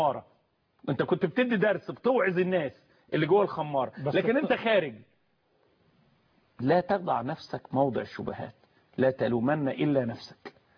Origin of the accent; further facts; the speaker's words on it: Egypt; انا كمواطن مصري